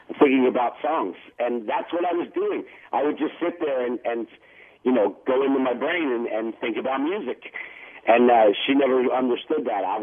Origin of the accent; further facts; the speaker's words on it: New York City, New York, United States; I grew up in Queens, you know, in New York City, and we were still very much the minority.